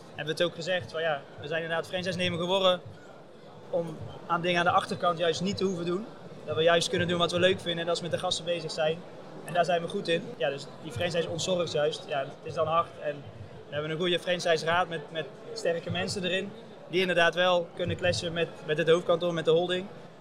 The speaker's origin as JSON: {"language": "Dutch", "town": "Oosterhout", "region": "North Brabant", "country": "Netherlands", "said": "Dus wij komen wel altijd uit Oosterhout."}